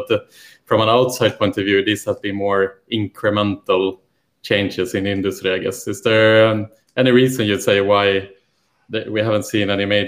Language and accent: English; Sweden; English is a second language; Well, this is the primary reason why I moved from Sweden, actually, to this distinction.